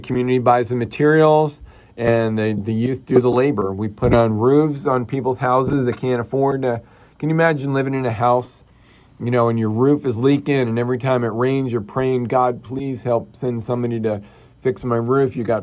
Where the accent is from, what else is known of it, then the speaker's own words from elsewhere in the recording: New Jersey, United States; I grew up in New Jersey, and I went through my whole entire, all through high school, and would come home from college, and during breaks and whatnot.